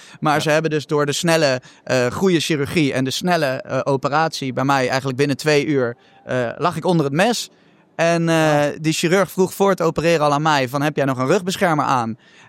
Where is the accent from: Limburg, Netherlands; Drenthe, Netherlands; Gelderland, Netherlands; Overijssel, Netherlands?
Gelderland, Netherlands; Nijmegen; now in Utrecht, Netherlands; Ik ben 30 jaar, geboren en getogen in Nijmegen, maar ik woon al 11 jaar in Utrecht.